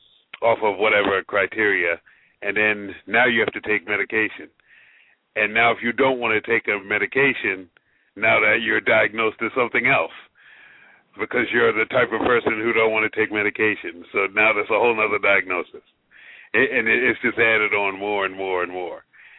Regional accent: New York, United States; I grew up in Harlem and during the heroin era.

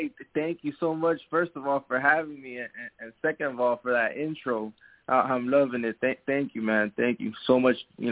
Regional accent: Miami, Florida, United States; Just to start off, I'm from Miami, Florida.

